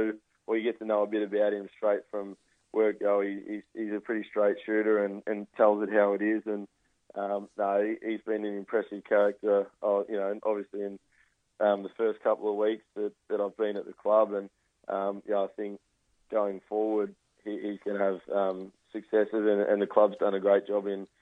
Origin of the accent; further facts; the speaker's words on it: Melbourne, Victoria, Australia; Obviously, I'm born and bred in Melbourne, so it was a tough move moving away from family and friends.